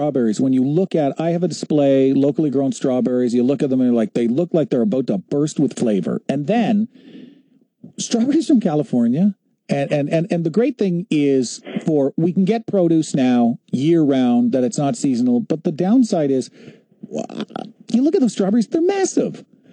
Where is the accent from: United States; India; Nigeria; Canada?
Canada; London, Ontario; growing up in London was awesome because we were not too, we were right across from a farm. Mm-hmm. I grew up on the other side of Fanshawe Park Road. And so right across from me was farmland.